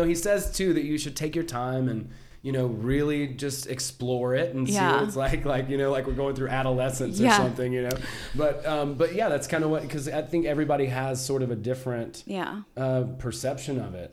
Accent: Georgia, United States; Because I'm from Georgia, and I always wanted one when I was a kid.

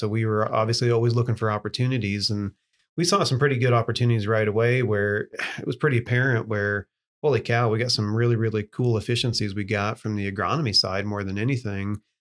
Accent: Iowa, United States; I grew up in Western Iowa.

